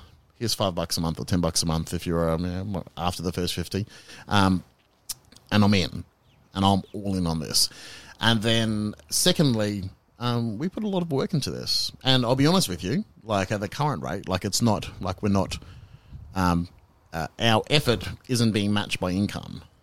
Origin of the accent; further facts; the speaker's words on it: Queensland, Australia; When I was a young man growing up in North Queensland